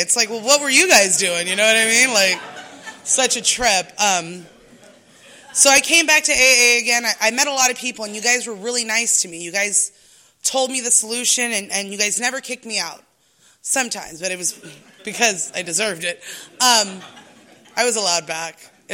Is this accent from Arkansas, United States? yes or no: no; National City, California, United States; I was born and raised in National City, so I was just a hood rat